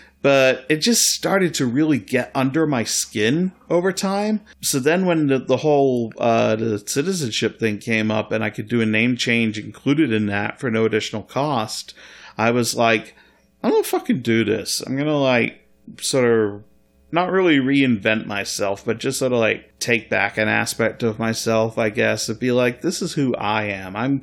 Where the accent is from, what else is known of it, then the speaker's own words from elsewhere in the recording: Scotland, United Kingdom; I wish I could be like, I'm Scottish. I'm not one of the bad ones. But we're all lumped into the United Kingdom.